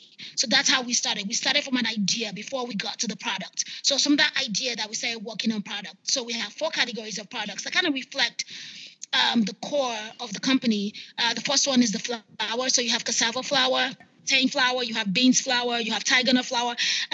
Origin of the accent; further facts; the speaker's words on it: Nigeria; Growing up in Nigeria, and I think the same for a lot of people growing up in developing countries, you're used to eating actual food, right?